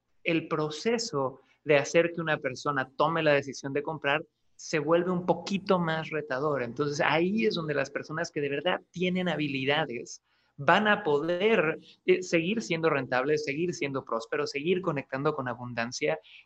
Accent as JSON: {"language": "Spanish", "town": "Cancún", "region": "Quintana Roo", "country": "Mexico", "tie": "born or raised there", "said": "Yo nací, chicos, en Cancún, Quintana Roo, México. Mi padre, inmigrante chileno, mi mamá de Ciudad de México"}